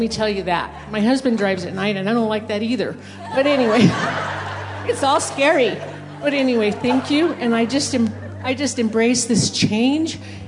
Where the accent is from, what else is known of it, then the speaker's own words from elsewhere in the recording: Moriarty, New Mexico, United States; But I'm from Moriarty, and I make the drive here.